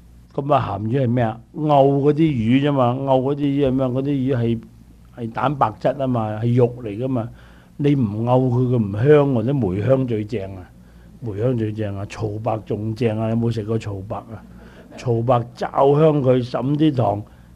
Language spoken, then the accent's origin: Cantonese; Guangdong, China; 但係咧，我哋廣東人咧，廣東人咧嗰只鼻咽癌咧